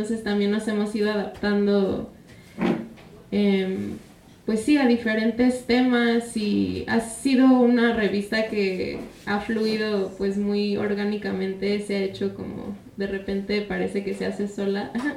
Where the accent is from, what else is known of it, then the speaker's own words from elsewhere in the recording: Chiapas, Mexico; la mayoría de los temas y de los escritores somos de Chiapas y si no mexicanos.